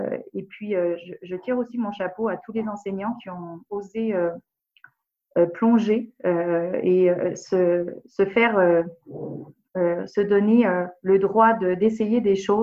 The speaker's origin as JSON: {"language": "French", "country": "France", "said": "Moi, vous savez, je suis française d'origine, donc ma formation pédagogique, elle vient en fait de ce que j'ai fait en France."}